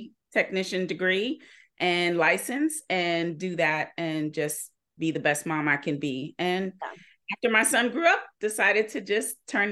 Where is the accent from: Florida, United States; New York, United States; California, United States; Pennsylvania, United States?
New York, United States; New York City; now in Marietta, United States; No, I'm a Bronx native from New York, and I didn't move to Georgia until 1997.